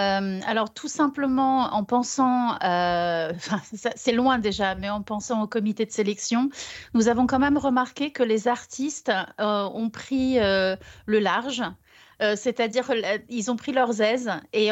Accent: Portugal; moved away as an adult; moi, je suis une Portugaise née au Portugal, ayant vécu au Portugal jusqu'à l'âge de 18 ans.

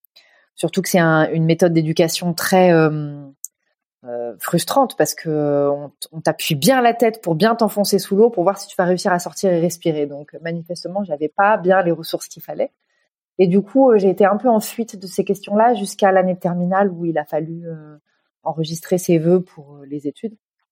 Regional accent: Normandy, France; born there; Je suis née en Normandie, dans la Manche. Où j'ai vécu mes 3 premières années en pleine campagne.

